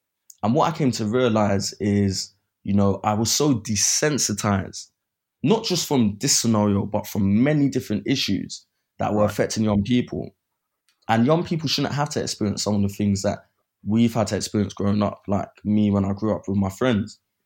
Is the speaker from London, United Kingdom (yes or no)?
yes; London, United Kingdom; But when I was growing up in Brixton, it was a sort of different place.